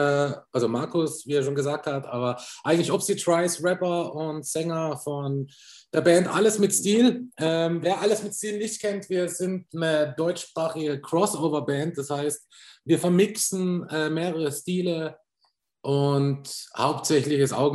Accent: Tyrol, Austria; Ich bin aus Tirol.

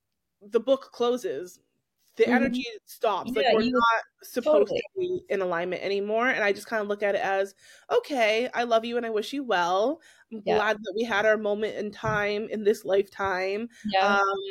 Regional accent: New Hampshire, United States; growing up in New England, we were the only Black kids and we are Black biracial. So other than my family, that was it.

